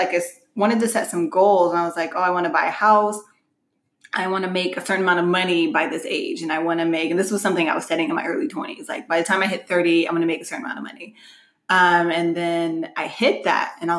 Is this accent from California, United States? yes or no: yes; Sacramento, California, United States; also born or lived in Stockton; Yes, I was born in Sacramento, lived there until preteen, I think it was.